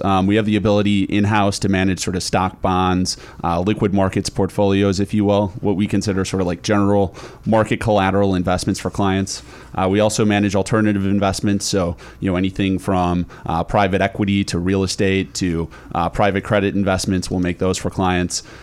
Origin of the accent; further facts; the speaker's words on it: Madison, Wisconsin, United States; So I grew up in Madison, Wisconsin, and studied personal finance at the University of Wisconsin.